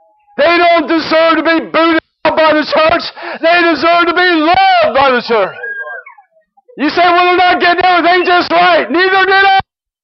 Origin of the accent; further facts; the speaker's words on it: Scotland, United Kingdom; Sorry, I'm from Scotland. Sometimes I roll my R's.